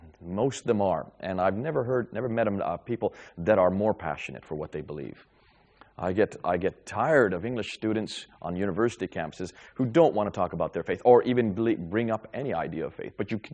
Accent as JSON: {"language": "English", "country": "United States", "said": "As an American, I always get a reaction on that one."}